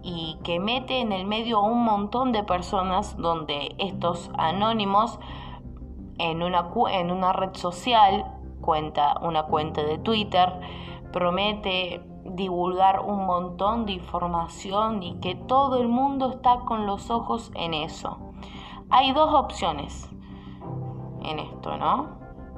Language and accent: Spanish; Argentina; no nos compete a nosotros como país, como argentinos.